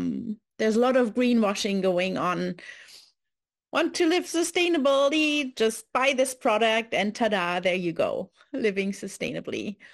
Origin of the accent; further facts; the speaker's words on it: Berlin, Germany; Hi everyone … I'm from Berlin, Germany